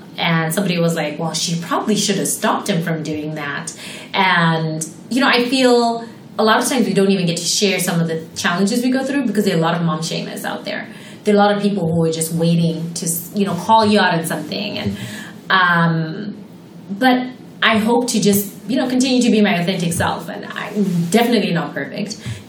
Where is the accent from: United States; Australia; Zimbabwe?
Zimbabwe; first language English; moved away; You're from Zimbabwe? Like, da, da, da. I'm like, yeah, English is my first language.